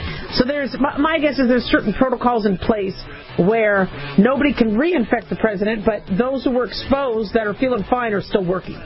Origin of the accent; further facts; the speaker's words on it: United States; if I was, you know, a patriot, which I am, and I'm American